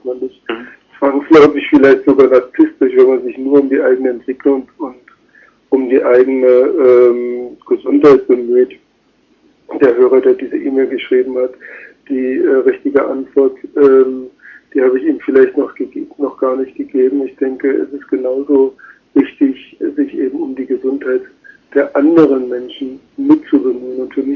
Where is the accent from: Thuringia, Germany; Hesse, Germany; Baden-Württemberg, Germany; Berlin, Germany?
Berlin, Germany; Und ich bin ja in Ost-Berlin aufgewachsen, ich bin auf eine russische Schule gegangen